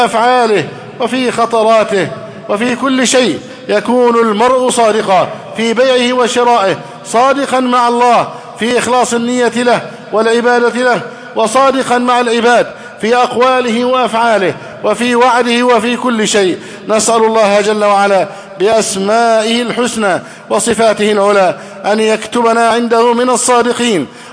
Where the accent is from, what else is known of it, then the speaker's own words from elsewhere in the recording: Egypt; اللهم احفظ بلدنا مصر أمنا أمانا، سخاء رخاء، وسائر بلاد